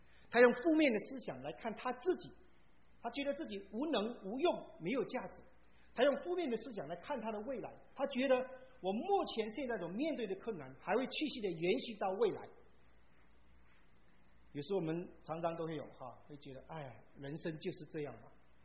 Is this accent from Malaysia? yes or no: yes; Malaysia; now in United States; 那我咱们在马来西亚长大，我们都是一早起来就是在路边就有那个面摊哈